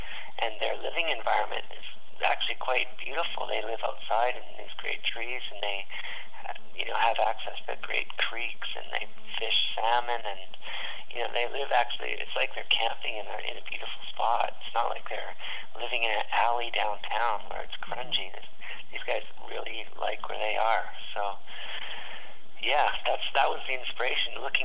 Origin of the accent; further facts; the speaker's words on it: Kamloops, British Columbia, Canada; I ended up taking a break from Whistler and going to my hometown of Kamloops to get ready for the upcoming snowboard season